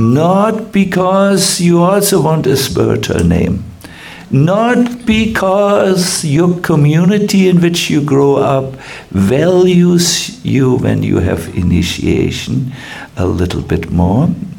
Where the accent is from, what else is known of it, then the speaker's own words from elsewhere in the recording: Germany; English is a second language; Yes, I'm from Germany. Germans are proud people.